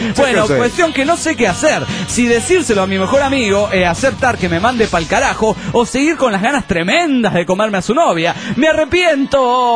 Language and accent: Spanish; Panama; de Panamá.